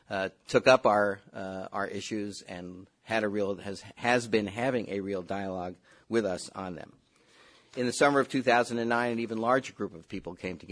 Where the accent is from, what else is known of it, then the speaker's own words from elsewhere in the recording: New York, United States; And, of course, as a New Yorker, I would not want to be in Washington, D.C.